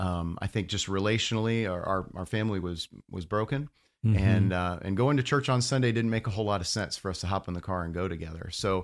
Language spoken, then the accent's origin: English; Fort Myers, Florida, United States; also born or lived in Englewood; I grew up in Fort Myers, down on the coast, just a small city called Englewood.